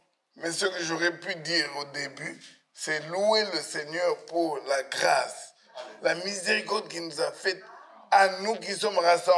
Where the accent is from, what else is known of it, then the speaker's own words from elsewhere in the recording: DR Congo; Ça paraît, vous savez, nous venons du Congo, et au Congo, on pourrait dire que le message fait partie des grandes églises.